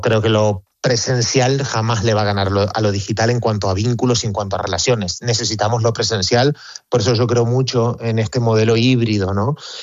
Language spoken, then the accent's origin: Spanish; Argentina; moved away; also born or lived in Barcelona / Costa Rica / Indonesia; yo soy argentino, hace 22 años que vivo fuera de Argentina, entre medio he vivido en Barcelona, en Costa Rica, en Indonesia